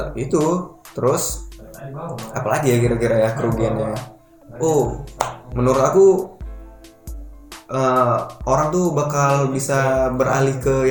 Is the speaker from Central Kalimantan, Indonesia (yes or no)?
no; Medan, North Sumatra, Indonesia; Jadi kita warga Medan cukup bangga lah ya.